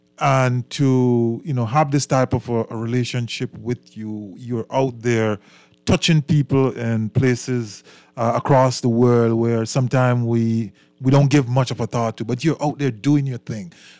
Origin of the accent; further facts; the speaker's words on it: Jamaica; I'm originally from Jamaica, so we want to definitely make those connections.